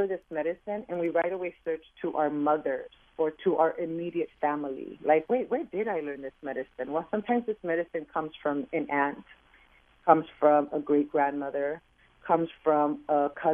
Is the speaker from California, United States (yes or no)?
yes; Los Angeles, California, United States; I was born and raised in East LA. I am the youngest out of 8 children.